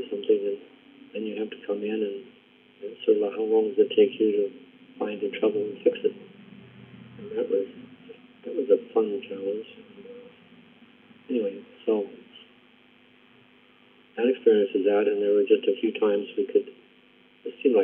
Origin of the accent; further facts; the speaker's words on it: Oregon, United States; And growing up in Oregon, San Francisco, I knew it was someplace way south of us in a big city.